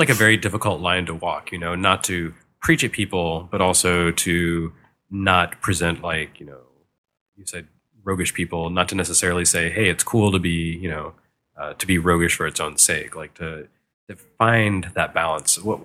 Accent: Texas, United States; I grew up in West Texas in a very sort of conservative religious community.

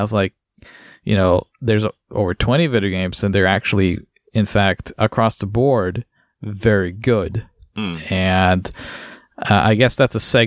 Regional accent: Norway; Because like, I grew up in Norway.

